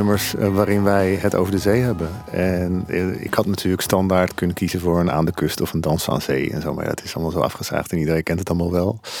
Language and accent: Dutch; Zeeland, Netherlands; Dus dat zijn allemaal wel dingen die te koppelen zijn aan onze belevingswereld als Zeeuwen.